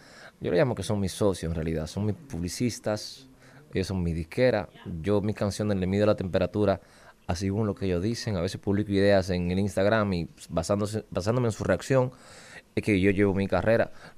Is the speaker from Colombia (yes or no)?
no; Dominican Republic; desearle a mi pueblo dominicano feliz Navidad, que sigamos celebrando en paz